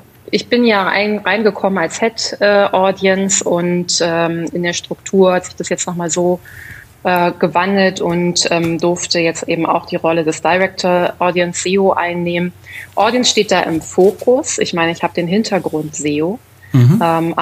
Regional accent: Berlin, Germany; Ich bin auch Berlinerin und ich bin auch sehr stolz darauf, das immer wieder so zu betonen, weil es offensichtlich so selten ist, dass es noch so eingefleischte Berliner gibt, die hier geboren sind, die hier aufgewachsen sind

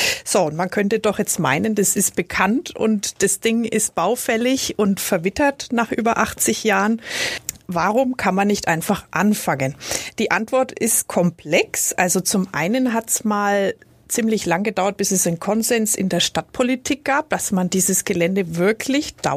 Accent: Nuremberg, Bavaria, Germany; Die Frage stelle ich mir auch als Nürnbergerin.

